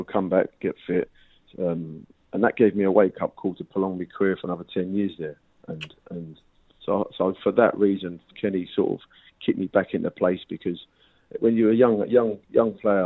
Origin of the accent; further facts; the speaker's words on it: Highbury, London, United Kingdom; because I grew up in Highbury